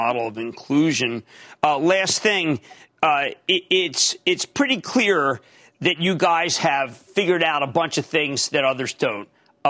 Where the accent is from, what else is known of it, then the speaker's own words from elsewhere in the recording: Philadelphia, Pennsylvania, United States; I'm from Philly. There's two Chipotles I absolutely love on Walnut Street.